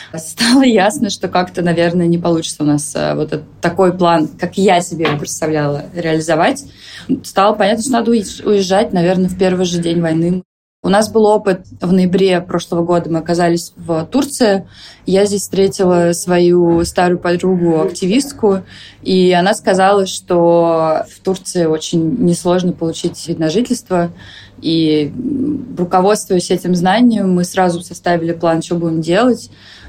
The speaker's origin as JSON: {"language": "Russian", "town": "Khabarovsk", "region": "Khabarovsk Krai", "country": "Russia", "tie": "born there", "also_born_or_lived": "Moscow", "said": "я родилась в Хабаровске, большую часть жизни жила в Москве. Мне 35"}